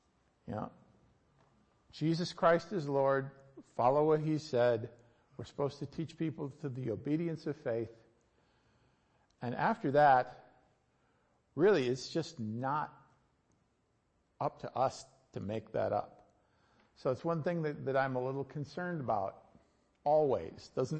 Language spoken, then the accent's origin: English; United States; is that just because I'm an American that I've always thought this?